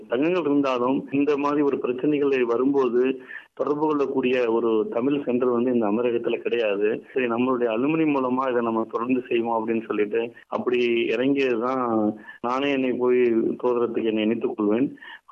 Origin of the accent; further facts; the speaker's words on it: Tamil Nadu, India; moved away as an adult; நான் மதுரை மாவட்டத்தைச் சேர்ந்தவன்.